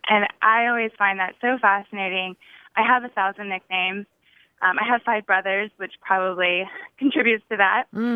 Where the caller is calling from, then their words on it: Dallas, Texas, United States; I'm calling from Dallas.